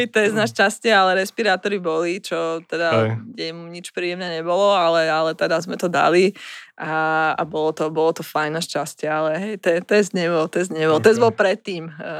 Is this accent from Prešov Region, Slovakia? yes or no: no; Bratislava, Bratislava Region, Slovakia; keďže sme z Bratislavy obidvaja